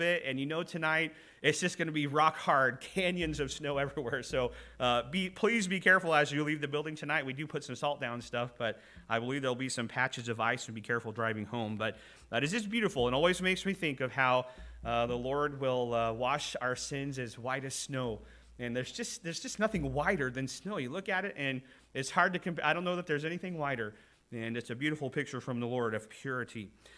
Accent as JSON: {"language": "English", "region": "Oklahoma", "country": "United States", "said": "I know I'm from the States. I know I'm from Oklahoma, a little bit further south."}